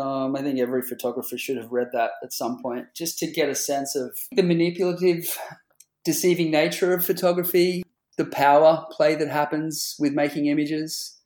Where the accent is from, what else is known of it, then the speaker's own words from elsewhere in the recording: Coffs Harbour, New South Wales, Australia; I think I was 19 years old in my hometown in Coffs Harbour.